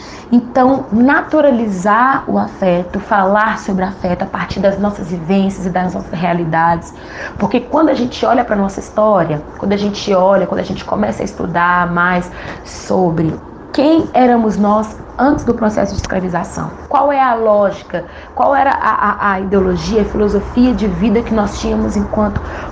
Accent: Contagem, Minas Gerais, Brazil; eu sou filha das Águas Doces, filha do Ferro também, sou cria da Quebrada do Ressaca, região metropolitana de Belo Horizonte, na cidade de Contagem, bem na divisa ali com BH

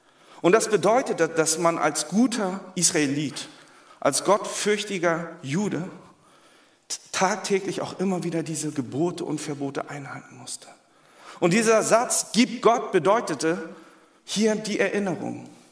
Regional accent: Hamburg, Germany; Etwas, was wir als Hamburger, glaube ich, auch oftmals auf unseren Straßen sehen.

